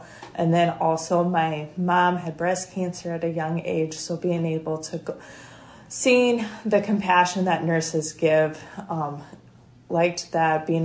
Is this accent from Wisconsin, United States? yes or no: yes; Wisconsin, United States; now in Huron, United States; So I claim Wisconsin, because before that I was an Army kid, so lots of moves prior.